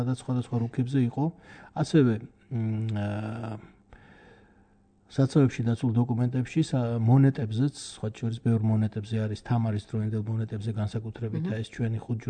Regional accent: Kakheti, Georgia; ფაქტიურად ამ პერიოდში გავიზარდე მე თუშეთში.

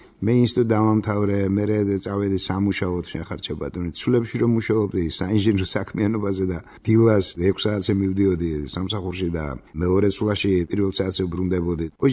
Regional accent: Tbilisi, Georgia; born there; მე პეტრიაშვილის ქუჩაზე 6 ნომერში დავიბადე და იქ ტრიალებდა დიდი მუსიკალური, ასე ვთქვათ, შესაბამისობა.

